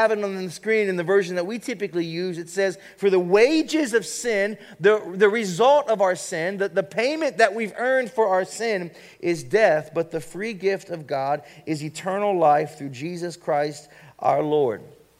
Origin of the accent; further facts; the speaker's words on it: Ohio, United States; now in California, United States; I just got back from Ohio because I was born and raised in Ohio, and Ohio, it just is always raining.